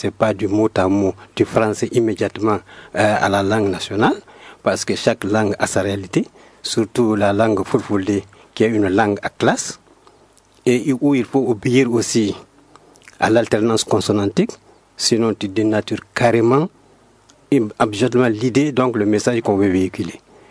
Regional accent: Mali; nous sommes du Mali où le français ne dit absolument rien à la plupart de nos populations.

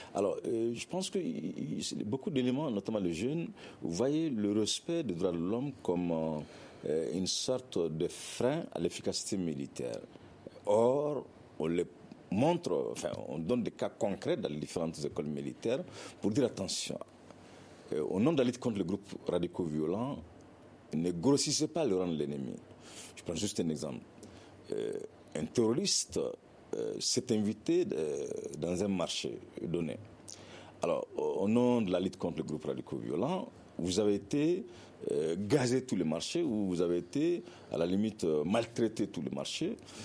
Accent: Diabali, Ségou, Mali; je viens de Diabali, un peu côté Banyangra

